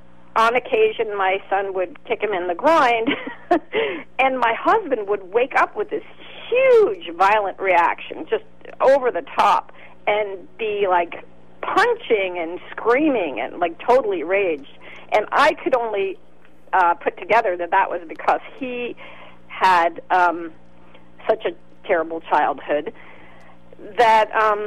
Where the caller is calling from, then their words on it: Berkeley, California, United States; I'm calling from Berkeley, and I don't want to give my name